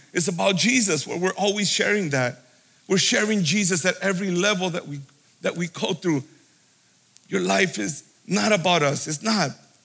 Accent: Indio, California, United States; I'm from Indio, California.

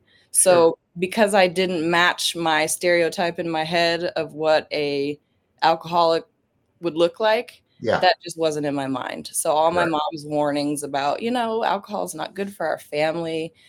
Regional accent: Aurora, Colorado, United States; I'm an alcoholic. And I grew up in Aurora, Colorado.

